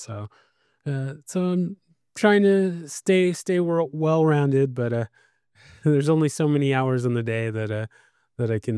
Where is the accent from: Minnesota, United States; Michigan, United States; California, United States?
California, United States; San Diego; Yes, yes. I'm from San Diego.